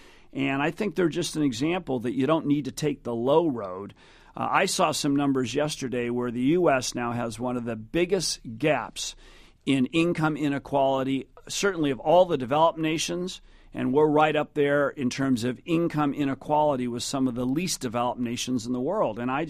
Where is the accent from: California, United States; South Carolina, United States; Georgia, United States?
California, United States; Sacramento; In my home state, you know, in Sacramento, my home city, almost 50% of the homes are underwater.